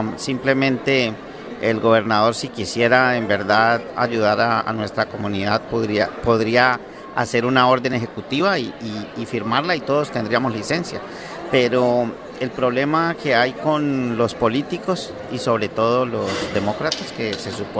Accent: Colombia; Yo soy de Colombia.

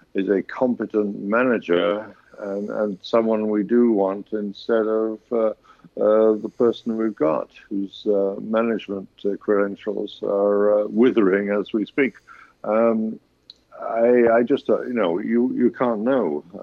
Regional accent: New York City, New York, United States; Mike Bloomberg, former mayor of my hometown, is certainly, you know, behaving like a billionaire who wants to buy the election

